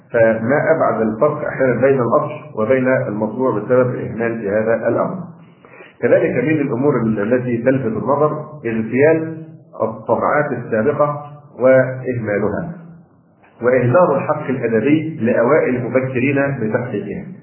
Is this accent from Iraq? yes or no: no; Egypt; انا اعتبر نفسي كمصري